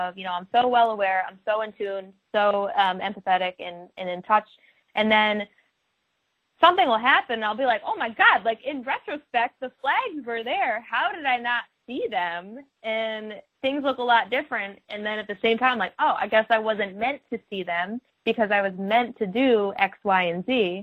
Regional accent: New York, United States; I'm from the Adirondack, like, the capital region of New York, but also spending a lot of time in the southern tip of the Adirondacks in New York.

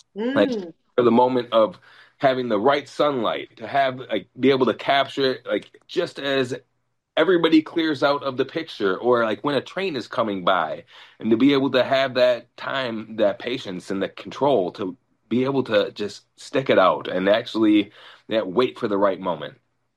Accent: Madison, Wisconsin, United States; In my city where I'm at, my hometown, Madison, Wisconsin, there's not much left.

